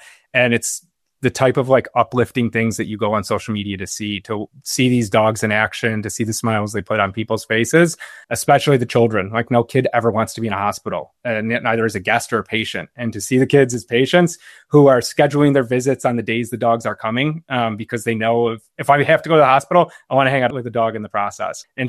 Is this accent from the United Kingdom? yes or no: no; Buffalo, New York, United States; a portion of sales from the book is going to a cancer institute, Roswell in Buffalo, in my hometown, where my brother works as a doctor.